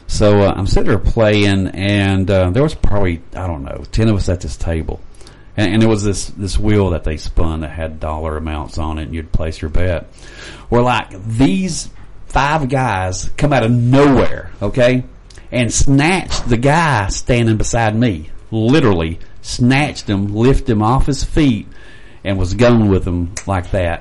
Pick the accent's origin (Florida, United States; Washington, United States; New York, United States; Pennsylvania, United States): Washington, United States; Hansville; I'm from Hansville, by the way.